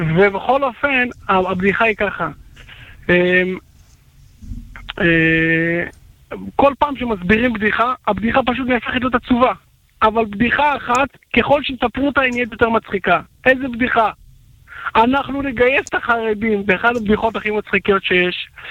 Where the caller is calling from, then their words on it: Beit Shemesh, Jerusalem District, Israel; מבית שמש.